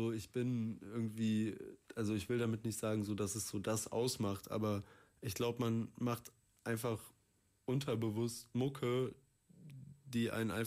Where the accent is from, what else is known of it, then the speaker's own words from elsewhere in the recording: Cologne, North Rhine-Westphalia, Germany; ich bin im Kölner Süden aufgewachsen, so bei meiner Mom in behüteten Verhältnissen